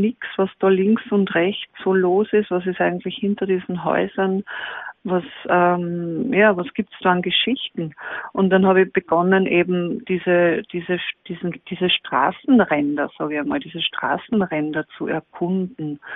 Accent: Upper Austria, Austria; now in Vienna, Austria; Ich lebe jetzt in Wien, aber ich bin aufgewachsen im Innviertel in Oberösterreich.

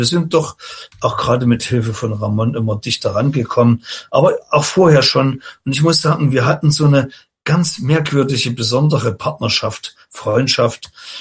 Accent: Thuringia, Germany; als Thüringer.

